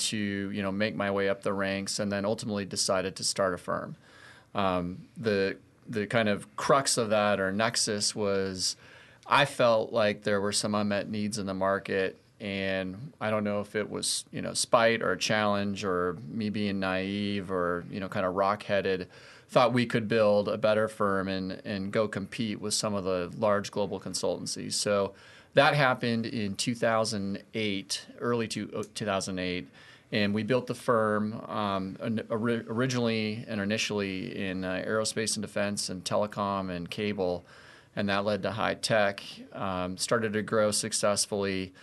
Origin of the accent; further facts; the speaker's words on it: Colorado, United States; But I grew up in Colorado and went to school at Colorado State University undergrad